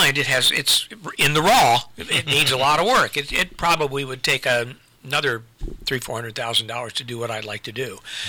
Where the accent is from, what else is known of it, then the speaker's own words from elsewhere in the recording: Ohio, United States; now in Marion, United States; So, I grew up in Southern Ohio.